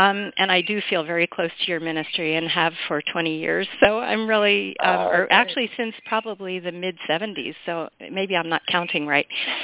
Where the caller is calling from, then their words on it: California, United States; from the Bay Area